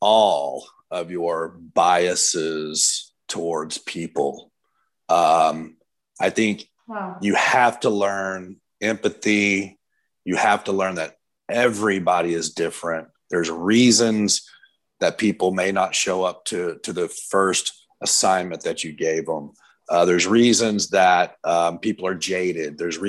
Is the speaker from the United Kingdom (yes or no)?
no; Texas, United States; I'm a Texan and I have a very strong opinions